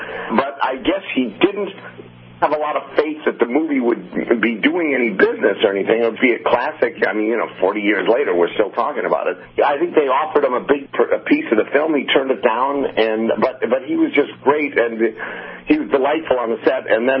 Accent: Wisconsin, United States; now in Los Angeles, United States; I grew up in Wisconsin, and, you know, where trees just grow up. You just let the land alone as they grow up. Then I moved to L.A.

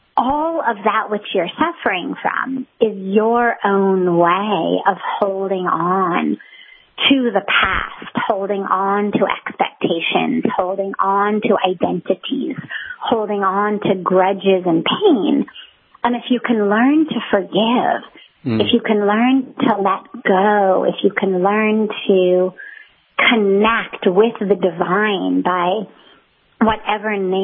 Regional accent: Los Angeles, California, United States; I was raised in Los Angeles in Hollywood

